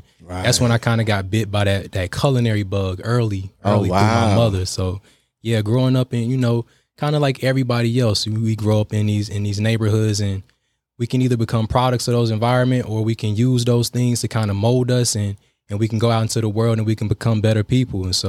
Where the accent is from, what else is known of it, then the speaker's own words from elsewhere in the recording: High Point, North Carolina, United States; So I'm from High Point, North Carolina, born and raised, you know, furniture capital of the world.